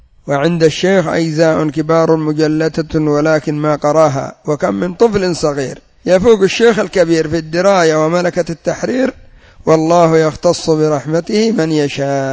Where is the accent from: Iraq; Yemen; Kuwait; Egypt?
Yemen; بالذات عندنا في اليمن يموت قبل أن يجد البروفيسور هذا.